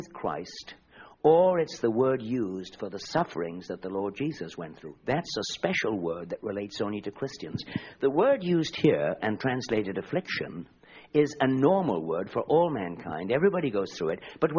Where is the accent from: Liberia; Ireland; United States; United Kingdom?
United Kingdom; Wales; I'm a Welshman. I've got strong emotions.